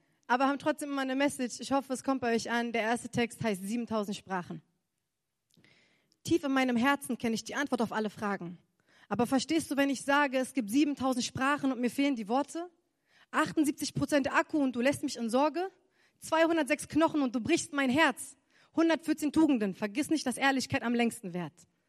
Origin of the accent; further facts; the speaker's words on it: Berlin, Germany; accent: Berliner Schnauze; Ich werde 22 Jahre alt, ich bin Slam-Poetin und Stand-Up-Comedian aus Berlin. Gebürtige Berlinerin, Berliner Schnauze, man merkt es ein bisschen.